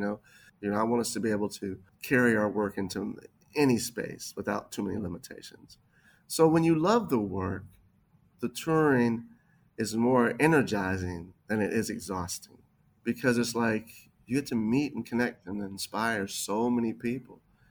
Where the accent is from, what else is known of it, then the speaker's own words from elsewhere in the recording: Washington, District of Columbia, United States; A lot of those awards you mentioned were given to me in my hometown of Washington, D.C. by the D.C. Commission on Arts and Humanities